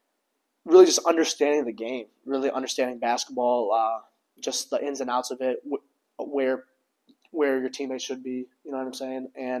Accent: North Royalton, Ohio, United States; He was just like a father figure to, I feel like, a lot of the players growing up in North Royalton.

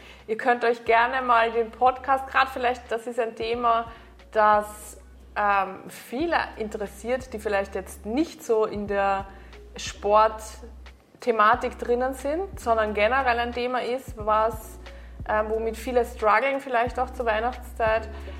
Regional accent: Carinthia, Austria; bei uns in Kärnten

